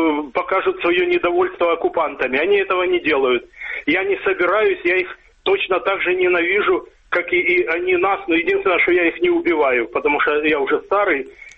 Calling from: Dnipro, Dnipropetrovsk Oblast, Ukraine; город Днепр.

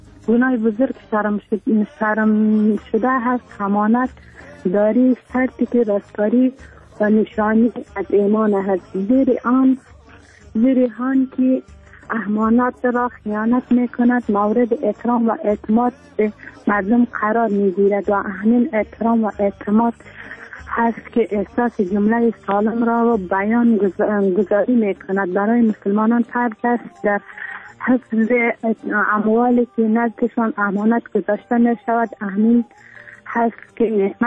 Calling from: Faryab, Afghanistan; ما از ولایت فاریاب ولسوالی پشتوان

